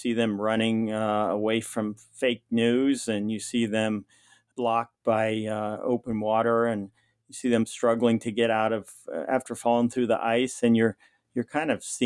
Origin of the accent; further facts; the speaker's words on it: Alaska, United States; It's not my hometown. I grew up about 150 river miles east of here. Then the closest village was the Inupiaq village of Ambler, a couple hundred people, about 25 miles from the sod igloo where I was born and raised.